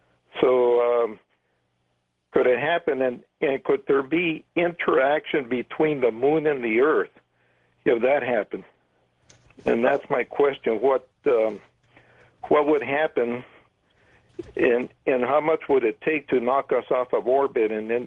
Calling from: Cerritos, California, United States; Well, I'm calling from Cerritos, Los Angeles, and I'll post a question to Jim.

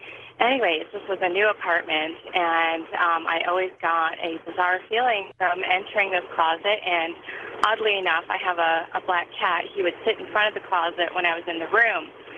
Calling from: London, Ontario, Canada; I'm from London, Ontario, but I'm actually one of your trucker fans, and I'm rolling down the 401.

